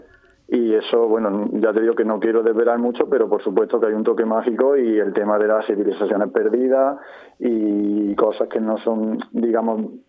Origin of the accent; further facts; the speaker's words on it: Puente Genil, Andalusia, Spain; Puente Genil, que es de donde yo soy